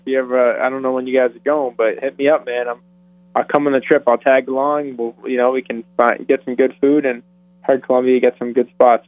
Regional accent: Peabody, Massachusetts, United States; growing up in Boston, where I grew up in Peabody, Massachusetts

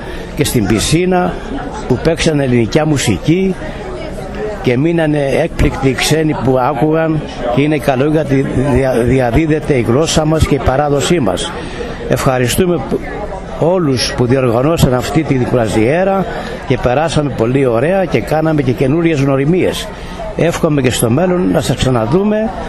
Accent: New York City, New York, United States; είμαι από τη Νέα Υόρκη, η καταγωγή μου είναι από Τυχείο

